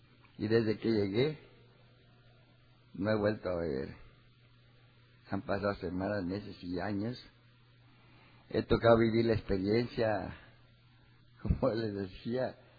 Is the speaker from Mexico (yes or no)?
yes; Tampico, Tamaulipas, Mexico; Yo soy de Tampico.